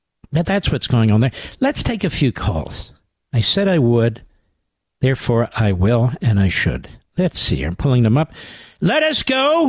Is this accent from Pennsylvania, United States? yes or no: yes; Philadelphia, Pennsylvania, United States; Philadelphia, my hometown.